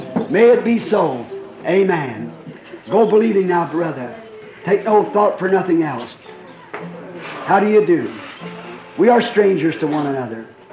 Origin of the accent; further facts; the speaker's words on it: Burksville, Kentucky, United States; I'm from Burksville, Kentucky.